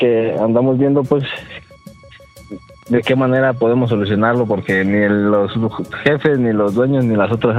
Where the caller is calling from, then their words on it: Uruapan, Michoacán, Mexico; de Uruapan